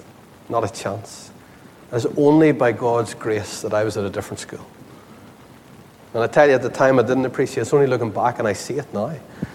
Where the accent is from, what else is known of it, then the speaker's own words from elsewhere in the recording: Ireland; But I hated being picked on for being different. I hated being the Irish boy.